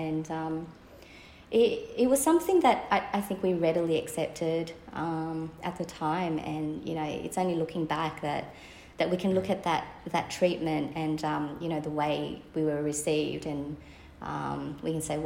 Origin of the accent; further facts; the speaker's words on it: Cabramatta, New South Wales, Australia; And growing up in Cabramatta, it was just a very historical time in Australia's history.